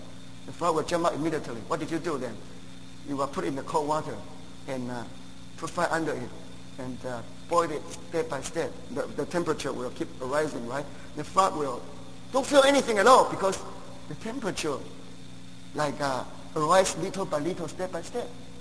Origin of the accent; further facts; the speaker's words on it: Taiwan; born there; English is a second language; When I was born in Taiwan, we don't have flushing toilet. It's outside.